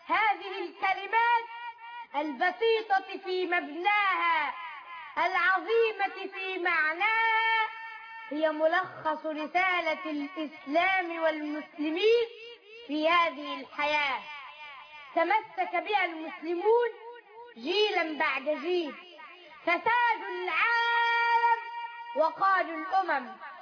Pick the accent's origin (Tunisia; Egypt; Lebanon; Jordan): Egypt; وفي بلدنا مصر خاصة